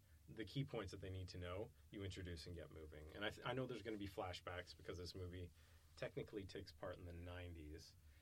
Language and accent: English; Scotland, United Kingdom; I'm Scottish by birth and by culture, and I wanted him to be a great Doctor Who.